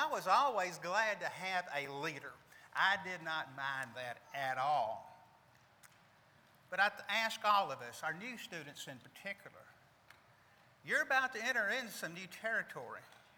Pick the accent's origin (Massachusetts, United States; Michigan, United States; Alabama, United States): Alabama, United States; And then one time I said, "Where do you think I'm from?" And they looked at me and they said, "Alabama." And I was shocked that they knew